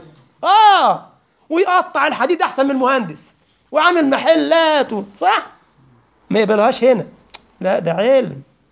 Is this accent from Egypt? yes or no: yes; Egypt; والله انا اعرف اخ عندنا في مصر والله ما اتعلم وساء